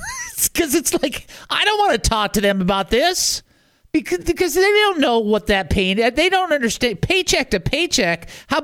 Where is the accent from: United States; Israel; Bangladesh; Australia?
United States; Detroit, Michigan; I'm from Detroit just like you are. No, you're not. And they don't talk that way. We talk hockey.